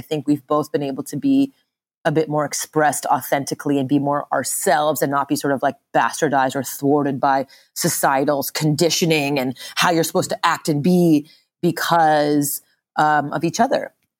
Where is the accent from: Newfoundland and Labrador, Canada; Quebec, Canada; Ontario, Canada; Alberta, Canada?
Quebec, Canada; Montreal; I grew up in Montreal, Canada, and my mother's Japanese, my father's from India.